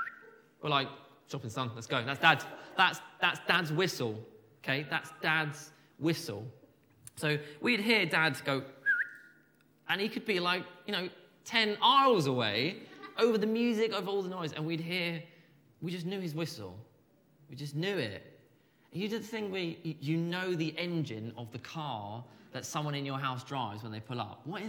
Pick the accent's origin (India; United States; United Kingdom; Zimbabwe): United Kingdom; Havant, South East England; I grew up in Asda and Havant.